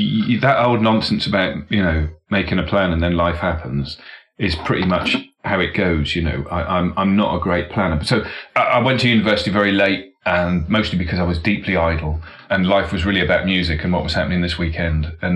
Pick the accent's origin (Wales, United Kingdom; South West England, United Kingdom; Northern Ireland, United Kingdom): South West England, United Kingdom; also born or lived in Winchester / London / Whitstable; and I'm from Devon and all of that.